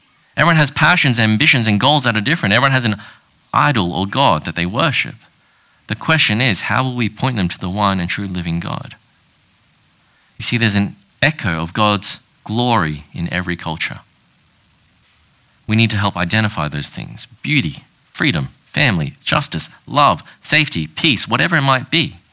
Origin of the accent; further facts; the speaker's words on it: Australia; I'm an Australian. I was born in Australia, grew up in Australia. I know the Australian culture.